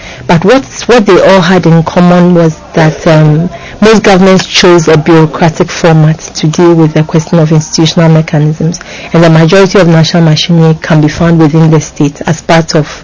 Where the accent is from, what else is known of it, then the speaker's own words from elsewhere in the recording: Ghana; I'm Ghanaian.